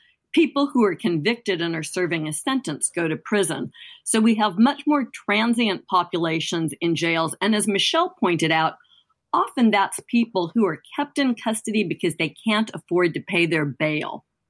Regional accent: Alabama, United States; That was important both in Alabama, my home state, where we launched an investigation into the state's prisons

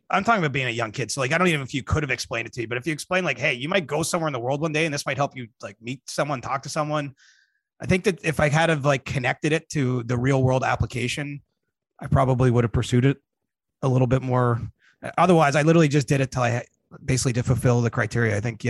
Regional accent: Canada; I'm a Canadian and I don't speak French. I mean, I speak enough.

